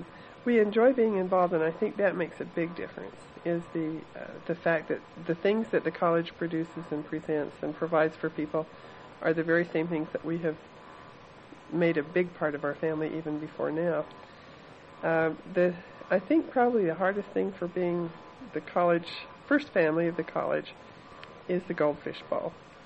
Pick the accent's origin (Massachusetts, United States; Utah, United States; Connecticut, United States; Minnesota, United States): Utah, United States; Salt Lake City; born there; I was born in Salt Lake City. I was the seventh of eight children. My family live mostly in northern Utah, but I do have two sisters in California.